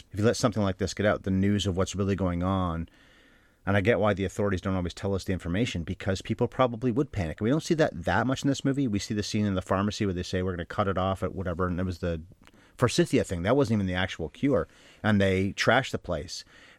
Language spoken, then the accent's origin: English; Canada; Well, we're Canadian, so Scott Z. Burns.